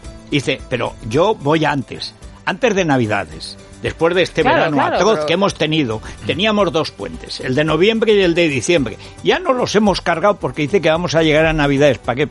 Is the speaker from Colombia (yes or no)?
no; Orihuela del Tremedal, Aragon, Spain; para impedirme a mí, de Orihuela del Tremedal, primer pueblo aragonés, último para él.